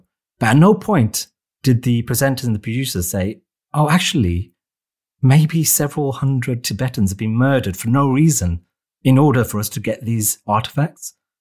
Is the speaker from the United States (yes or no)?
no; United Kingdom; born there; I was born in Britain.